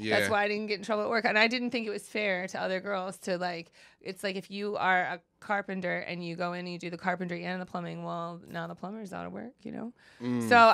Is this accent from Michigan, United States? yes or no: no; Cincinnati, Ohio, United States; It's because like I'm originally from Cincinnati, which borders Kentucky, and I didn't have a car.